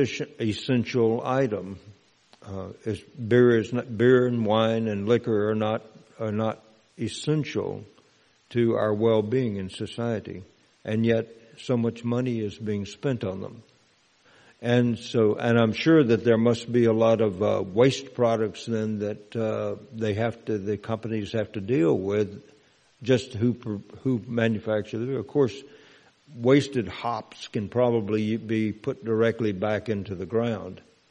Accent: Mississippi, United States; an older man from my hometown in Mississippi

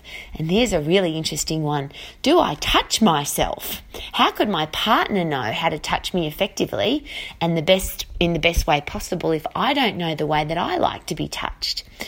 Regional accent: Australia; now in New Zealand; as an Australian who lives in New Zealand

